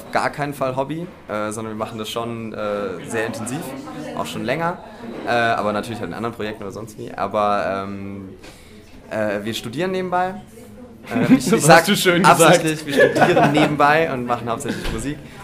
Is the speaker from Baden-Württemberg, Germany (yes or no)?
yes; Baden-Württemberg, Germany; also wir kommen ja aus Heidelberg und Mannheim und da kann man immer schön am Neckar chillen, das kennt man hier in Baden-Württemberg auch ganz gut.